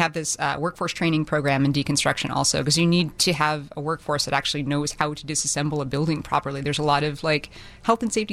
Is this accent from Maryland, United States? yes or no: no; Illinois, United States; I'm from the suburbs here. I've been in Chicago for over 20 years, Chicago proper